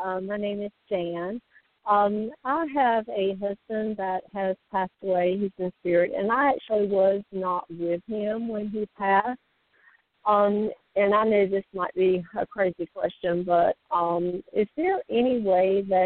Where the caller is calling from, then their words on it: Virginia, United States; I'm calling from Virginia.